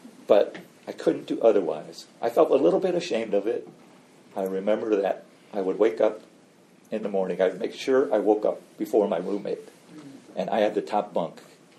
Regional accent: Gary, Indiana, United States; I grew up in Gary, Indiana, and I kind of, my family wasn't that different than the other families on the block.

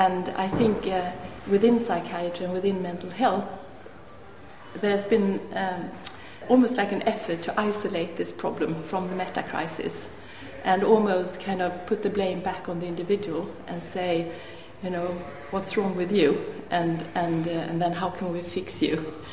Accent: Sweden; English is a second language; I'm from Sweden

